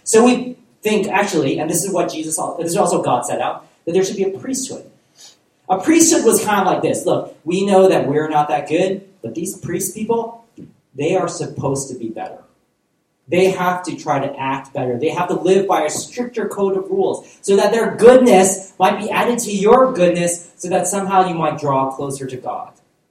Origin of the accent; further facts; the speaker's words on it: United States; And because I'm from America, I would use our politicians